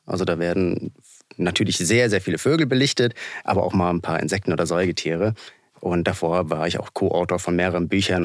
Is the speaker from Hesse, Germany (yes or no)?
yes; Hesse, Germany; Ich komme aus Hessen.